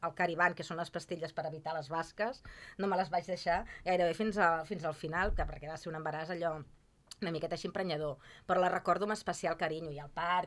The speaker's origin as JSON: {"language": "Catalan", "town": "Sant Vicenç dels Horts", "region": "Catalonia", "country": "Spain", "tie": "born or raised there", "said": "jo sóc del Baix Llobregat, jo sóc de Sant Vicenç dels Horts, tot i que he passat molts estius aquí a Tarragona, perquè la meva mare era de Tarragona, i anava molt a Vallmoll"}